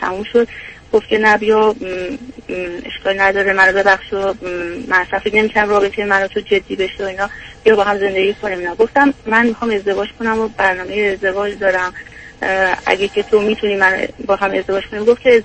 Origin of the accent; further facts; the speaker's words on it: Iran; moved away as an adult; now in United States; من از 20 سالگی از ایران اومدم بیرون، بعد رفتم یک کشور اروپایی درس خوندم و 9 سال اونجا بودم و بعد از طریق ازدواج اومدم آمریکا.